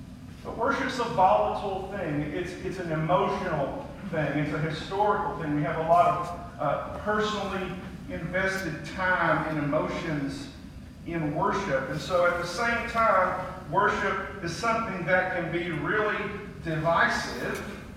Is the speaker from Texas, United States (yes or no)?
yes; Paris, Texas, United States; I grew up in Paris. My parents are here. They still live in Paris.